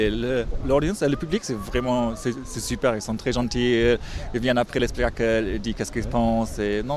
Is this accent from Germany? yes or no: yes; Germany; Moi je suis allemand